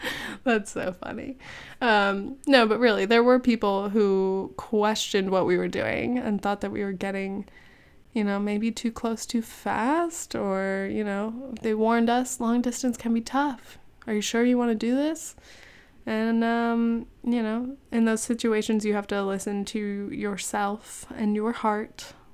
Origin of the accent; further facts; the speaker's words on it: California, United States; I'm from California, you're gonna be living in New York.